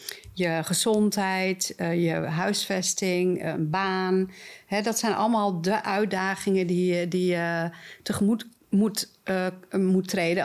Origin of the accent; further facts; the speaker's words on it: Amsterdam, North Holland, Netherlands; En vooral, ik ben in Amsterdam opgegroeid.